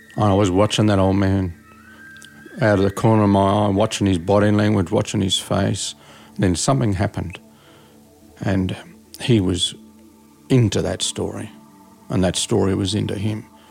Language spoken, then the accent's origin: English; East Coast, Australia; Now, he's in Western Australia. I come from East Coast.